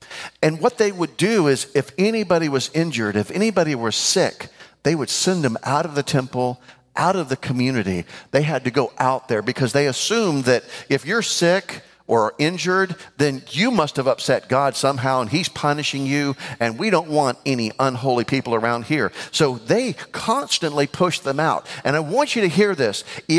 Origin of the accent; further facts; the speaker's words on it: Florida, United States; I'm not sure why because I grew up in Florida